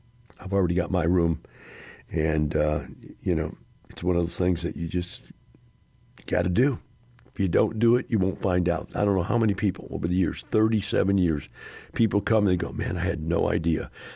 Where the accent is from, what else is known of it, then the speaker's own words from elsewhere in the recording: Missouri, United States; I'm from Missouri. Missouri is the show me state.